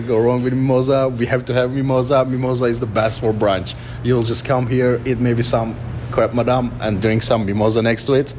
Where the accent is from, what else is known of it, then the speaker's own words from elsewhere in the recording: Turkey; Also, I'm from Turkey, which our primary protein is lamb.